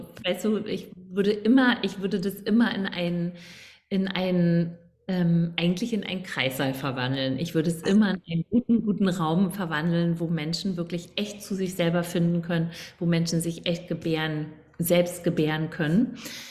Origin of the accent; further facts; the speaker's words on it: East Germany, Germany; weil ich komme aus dem Osten und wir konnten ja nicht viel reisen, außer nur eigentlich in vier Länder